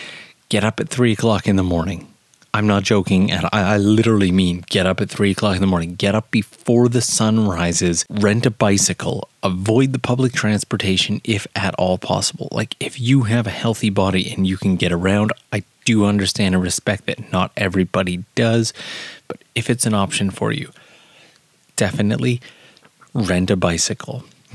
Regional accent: Canada; Like for me as a Canadian, any one of those is t-shirt weather.

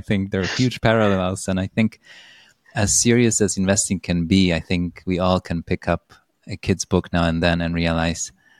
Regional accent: Poland; My experience growing up in Poland shaped me in many ways.

